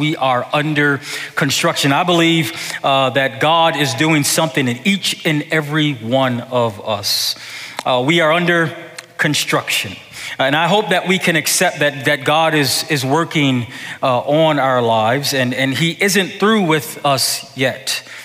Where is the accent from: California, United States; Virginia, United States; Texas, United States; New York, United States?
New York, United States; Buffalo; I grew up in Buffalo. Where I grew up, there are always rough roads. I would assume that's because in Buffalo, it just seems to be always cold weather.